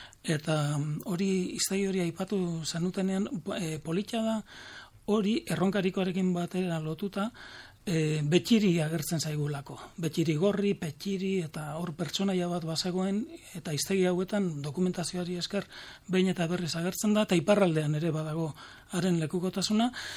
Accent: Legazpi, Basque Country, Spain; Legazpiarra, Gipuzkoa. Baina Gipuzkoak naparra gara, Gipuzkoak naparra gara. Denok tira egiten diogu sentimentuari, eta nik badut birraitona leitzakoa.

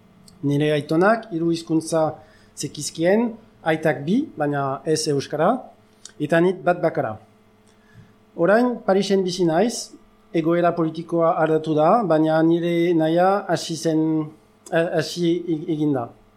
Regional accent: Bilbao, Basque Country, Spain; Basque is a second language; eta Bilbotarra naiz

